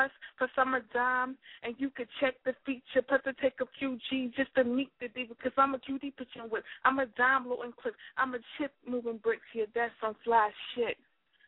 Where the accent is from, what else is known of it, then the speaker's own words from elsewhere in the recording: New Haven, Connecticut, United States; I'm from New Haven, Connecticut. I'm an up-and-coming female rapper.